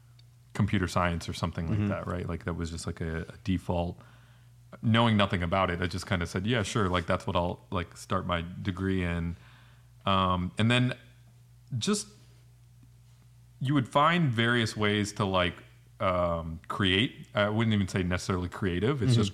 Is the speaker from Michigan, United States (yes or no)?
no; Florida, United States; also born or lived in New York; So basically grew up in a Indian Christian household, was born and brought up in New York and then grew up in Florida.